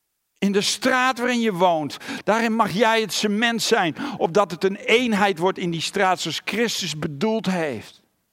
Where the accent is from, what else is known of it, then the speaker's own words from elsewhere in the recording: Gelderland, Netherlands; Ik kom van de Veluwe, vind het belangrijk, de leer moet zuiver zijn.